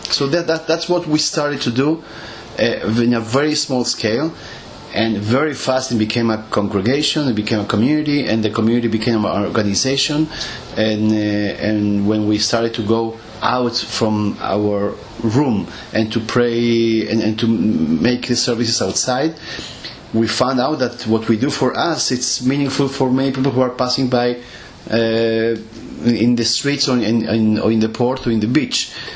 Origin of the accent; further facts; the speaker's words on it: Argentina; I grew up conservative in Argentina.